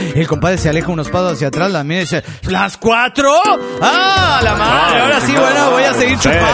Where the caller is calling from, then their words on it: Tuxtla Gutiérrez, Chiapas, Mexico; de Tuxtla Gutiérrez, Chiapas.